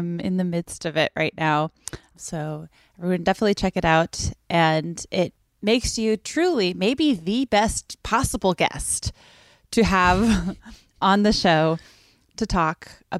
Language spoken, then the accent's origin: English; Brockton, Massachusetts, United States; I was 13 when it came out, and my mom was like, no, because I'm from Brockton, which is famously shouted out.